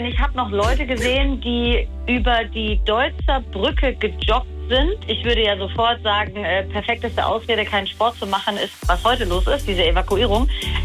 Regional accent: Leinfelden-Echterdingen, Baden-Württemberg, Germany; ich komme ja eigentlich auch aus dem SWR-Sendegebiet, ich komme ja aus Leinfelden-Echterdingen, ich bin ja auch eine Schwäbin.

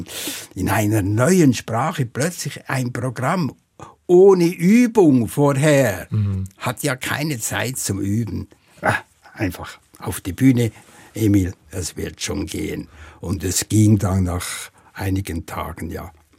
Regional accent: Switzerland; ja, als Schweizer kenne ich das nicht so gut

